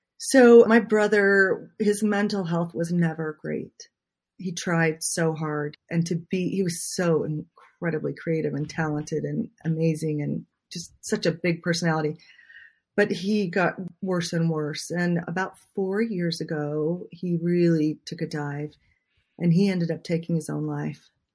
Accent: Utah, United States; Yes, I grew up in Utah. I was in high school in the 80s.

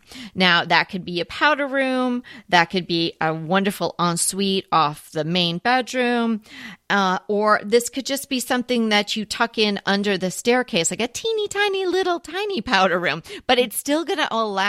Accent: East Coast, United States; I had never heard that phrase before growing up on the East Coast.

